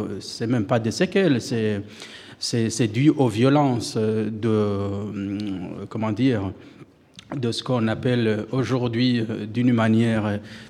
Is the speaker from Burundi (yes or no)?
yes; Burundi; now in Switzerland; j'ai quitté le Burundi tout simplement parce que je ne pouvais plus supporter la situation qui sévissait à l'époque.